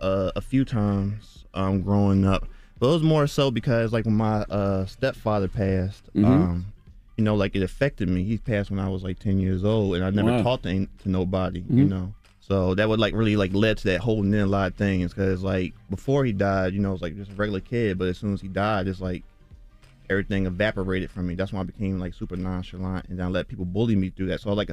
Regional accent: Philadelphia, Pennsylvania, United States; Yeah, I'm from North Philly, born and raised. I just drew all my life.

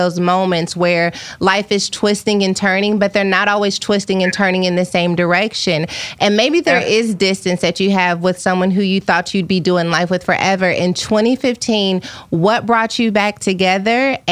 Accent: Dallas, Texas, United States; Okay, so I grew up on White Rock Lake. I went to school in Richardson. Went to college and dropped out at Fort Worth, TCU.

